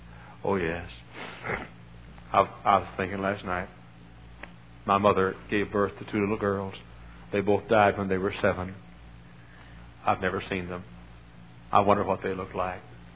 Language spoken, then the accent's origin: English; Texas, United States; And I met a lady, and I'm from Texas, and we speak to folks down in Texas.